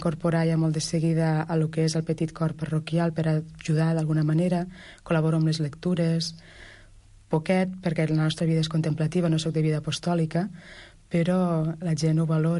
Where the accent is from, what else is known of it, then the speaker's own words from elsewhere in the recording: Reus, Catalonia, Spain; born there; la diòcesi de Tarragona, la meva diòcesi de naixement, jo sóc nascuda a Reus